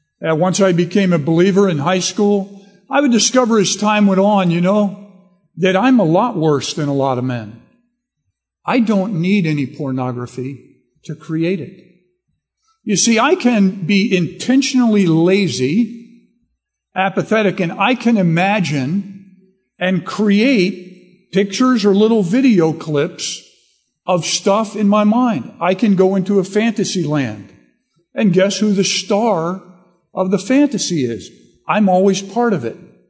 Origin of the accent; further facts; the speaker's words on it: Virginia, United States; also born or lived in La Plata, United States; I grew up in Northern Virginia all my life except for 3.5 years in La Plata, Maryland.